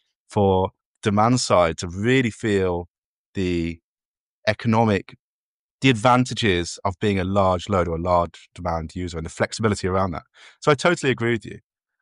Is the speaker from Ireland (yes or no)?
no; England, United Kingdom; now in United States; since being an Englishman in America